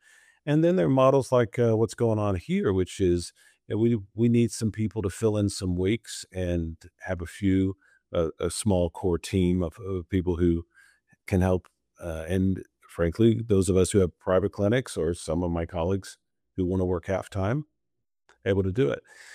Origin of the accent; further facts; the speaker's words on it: Arlington, Texas, United States; I grew up about an hour and a half north of here in Arlington, Texas. And I was born in Fort Worth.